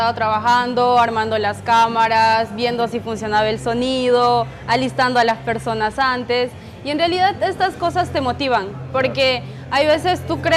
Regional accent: Cusco, Peru; Yo soy de Cusco.

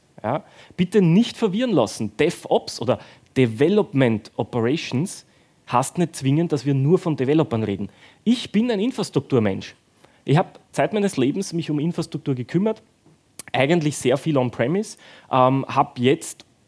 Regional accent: Austria; Also auch ich komme aus Österreich

